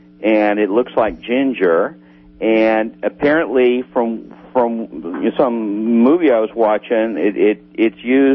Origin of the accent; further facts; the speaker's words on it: Crescent City, United States; Let's see, I'm from Crescent City.